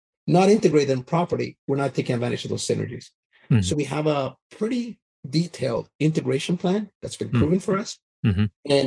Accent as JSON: {"language": "English", "country": "Canada", "tie": "born or raised there", "said": "So I grew up in Canada, so I'm Canadian."}